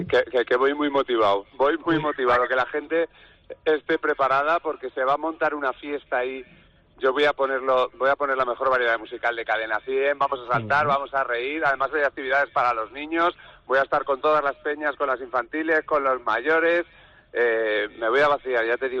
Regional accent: Salamanca, Castile and León, Spain; yo soy de Salamanca, estamos al ladito de Extremadura

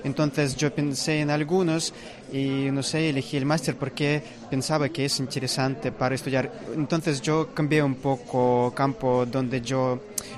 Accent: Russia; Spanish is a second language; now in Santiago de Compostela, Spain; Hace 2 años, un poco más de 2 años, yo llegué con mi pareja de Rusia por aquí, en España.

